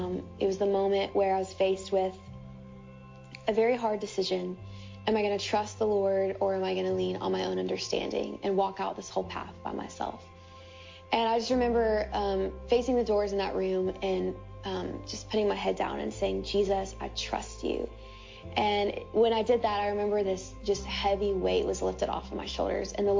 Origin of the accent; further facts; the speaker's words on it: Lexington, Kentucky, United States; I grew up in Lexington, Kentucky, and I grew up in church, and I had an incredible Christian family